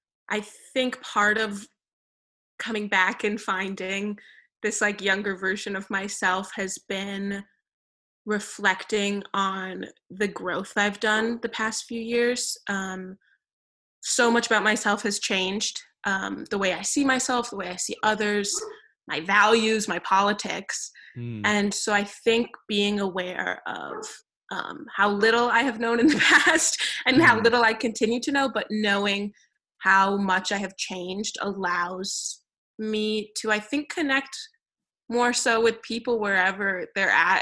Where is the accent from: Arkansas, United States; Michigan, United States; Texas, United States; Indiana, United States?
Michigan, United States; Grosse Pointe; moved away as an adult; now in Toronto, Canada; Well, I was born and lived here in Grosse Pointe, Michigan my whole life until I left for school 2 years ago. I'm now at the University of Toronto, which I love very much. And I'm a Canadian transplant